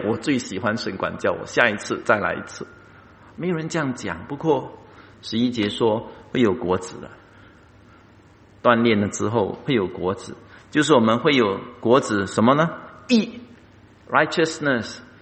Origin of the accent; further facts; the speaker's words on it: Singapore; 因为我们新加坡人跑 2.4 公里都平均10分钟之内要跑完它都不容易